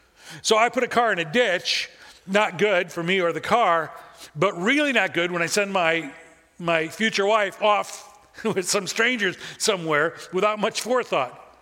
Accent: Midwest, United States; but I grew up in the Midwest and you experience it a lot.

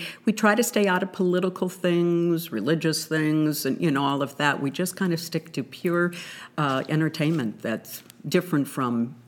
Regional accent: California, United States; I'm from California, and I've been an actress you know, regional actress and in California for many years.

